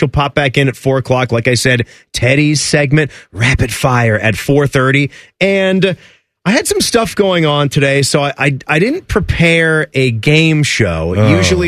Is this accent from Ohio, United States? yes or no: no; Virginia, United States; I grew up in Virginia. Yeah. I grew up in the D.C. area.